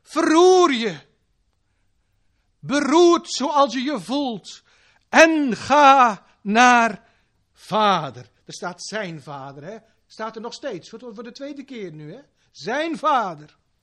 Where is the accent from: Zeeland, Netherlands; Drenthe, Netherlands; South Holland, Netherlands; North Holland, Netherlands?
Zeeland, Netherlands; Ik kom uit Zeeland. Dat heb je al gehoord, zag je aan zeker, hè? Aan mijn accent.